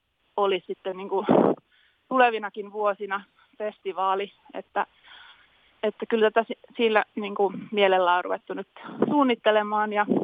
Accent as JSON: {"language": "Finnish", "town": "Tampere", "region": "Pirkanmaa", "country": "Finland", "said": "mä oon itse Tampereelta kotoisin, mutta meillä on tosiaan suvulla ollut mökki tuolla Ponsassa Längmäveden rannalla jo tuossa 60-luvusta lähtien."}